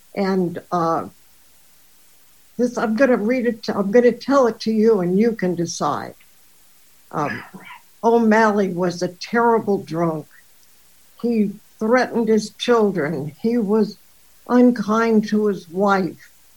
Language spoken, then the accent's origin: English; Amityville, New York, United States; also born or lived in Brooklyn; I was born in Brooklyn, New York. You can tell from the accent. I haven't really lost it. But I was brought up in Amityville, Long Island.